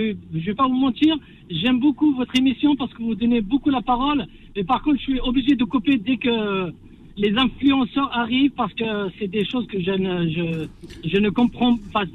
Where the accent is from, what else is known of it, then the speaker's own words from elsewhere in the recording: Kabylie, Algeria; accent: Kabyle; moi je pense que ça s'entend à mon accent, donc je suis kabyle